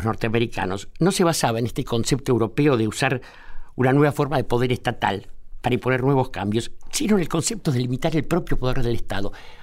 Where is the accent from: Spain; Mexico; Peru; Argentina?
Argentina